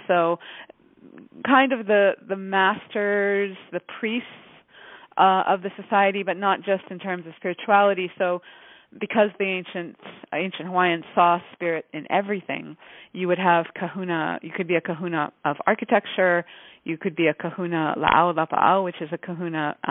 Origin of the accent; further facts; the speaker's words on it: Jamaica; born there; also born or lived in Canada; I was born in Jamaica and studied dance, the Jamaican folk dance, from the age of four.